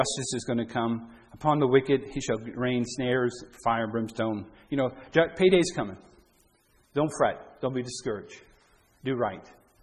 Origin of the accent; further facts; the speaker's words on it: Youngstown, Ohio, United States; now in Cornwall, Canada; It's like Youngstown. I grew up in Youngstown. I was born in Youngstown, Ohio.